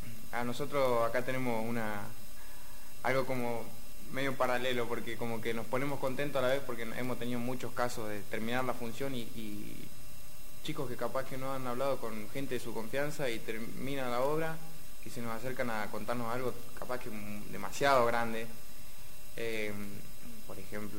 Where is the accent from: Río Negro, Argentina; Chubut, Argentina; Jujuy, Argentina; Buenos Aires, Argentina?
Buenos Aires, Argentina; América; moved away as an adult; now in Buenos Aires, Argentina; soy oriundo de América, no sé si conoces, sobre la Ruta 33, entre Trenquelauquen y Villegas.